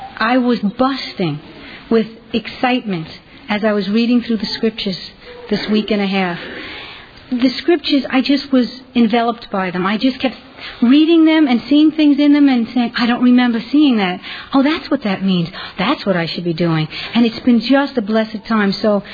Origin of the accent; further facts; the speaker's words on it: New York City, New York, United States; Growing up in New York City, I did not hear anything about submission.